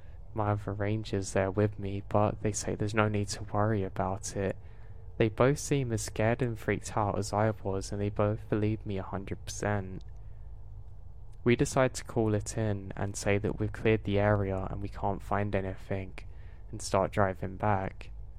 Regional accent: Rhode Island, United States; Now I'm from Rhode Island, and my friend and I have always been interested in paranormal hotspots around the state.

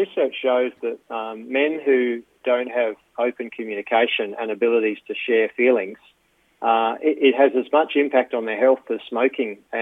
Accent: Adelaide, South Australia, Australia; now in Sydney, Australia; I grew up in Adelaide. I've been living in Sydney for 25 years or so.

